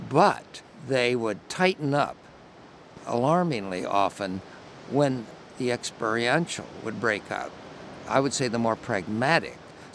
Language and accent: English; United States; Well, I would say you get a big head start being American.